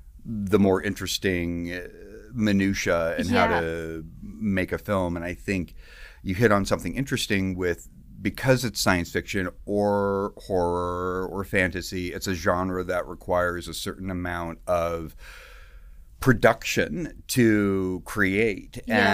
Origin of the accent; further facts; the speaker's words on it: Clarkston, Washington, United States; I grew up in the Pacific Northwest in a little community. It was called the Lewis Clark Valley. So it was Lewiston, Idaho, and Clarkson, Washington, separated by the Snake River.